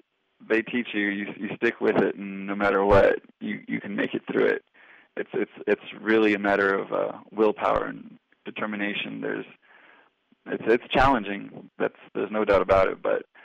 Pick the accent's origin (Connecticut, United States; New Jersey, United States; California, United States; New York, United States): California, United States; Bakersfield; I'm from Bakersfield, California.